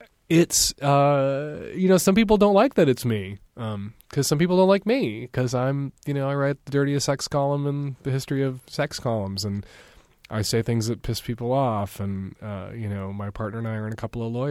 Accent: Chicago, Illinois, United States; I know when I was a kid, I grew up in Chicago in the 70s, and every once in a while I would see gay people

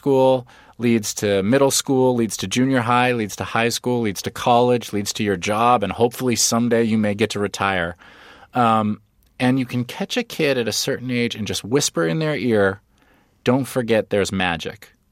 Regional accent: Los Angeles, California, United States; I grew up in L.A. I grew up in Los Angeles, California.

